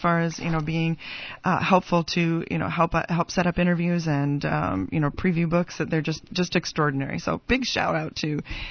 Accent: Minnesota, United States; And so being a Minnesotan, it does make me wonder

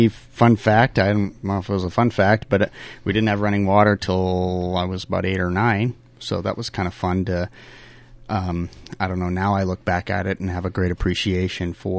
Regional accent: Zim, Minnesota, United States; also born or lived in Virginia, Minnesota; I was born up in Virginia, Minnesota. Yep.

